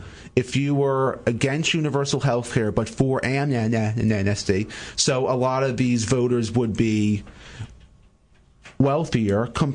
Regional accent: Louisiana, United States; well, I'm originally from Louisiana.

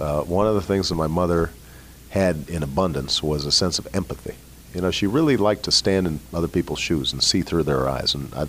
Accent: United States; It's only when you go overseas where you start realizing, boy, I'm really American.

